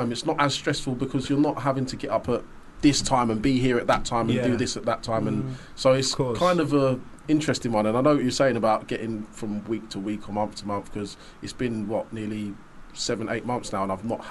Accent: Crawley, South East England, United Kingdom; Crawley. I was born and raised in Crawley.

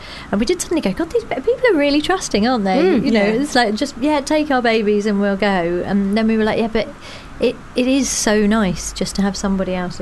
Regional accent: Croydon, London, United Kingdom; now in Manchester, United Kingdom; actually, I'm from Croydon originally. But, you know, I've been living in Manchester for such a long time. It feels like home.

